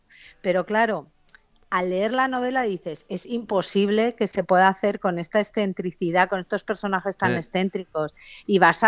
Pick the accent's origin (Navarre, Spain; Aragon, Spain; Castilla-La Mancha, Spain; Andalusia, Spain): Navarre, Spain; Pamplona; Ya sabéis que soy de Pamplona